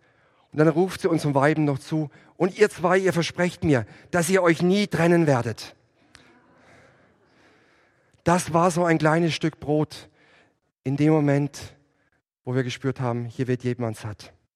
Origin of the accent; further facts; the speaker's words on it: Würzburg, Bavaria, Germany; wir kommen aus Bayern, Würzburg ist immer schön alles aufgeräumt